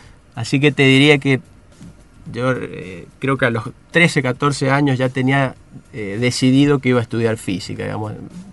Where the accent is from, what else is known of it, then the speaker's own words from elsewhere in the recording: Guaymallén, Mendoza, Argentina; also born or lived in Godoy Cruz; nací en Godoy Cruz, como gran parte de los mendocinos que somos por ahí cerca de la capital, nacemos en el Hospital Español y después me crié en Guaymallén.